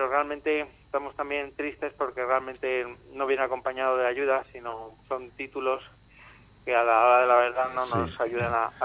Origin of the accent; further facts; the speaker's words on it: Madrid, Community of Madrid, Spain; si no somos los madrileños capaces de ayudar a sitios como este